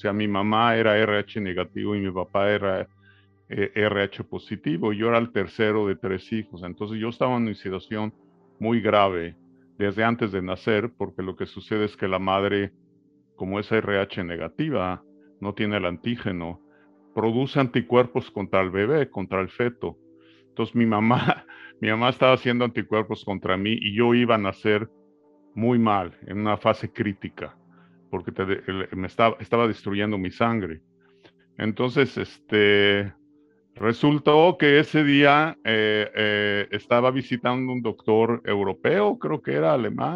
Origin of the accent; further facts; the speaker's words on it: Mexico City, Mexico; born there; yo nací en la Ciudad de México. De hecho, nací en el Hospital Español.